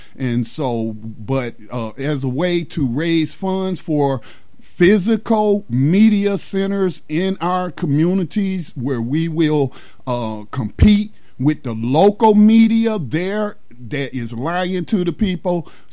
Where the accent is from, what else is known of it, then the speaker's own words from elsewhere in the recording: North Carolina, United States; it pertains to my state of North Carolina, my home state, where my family has roots going back to before it was a state, before it was a colony.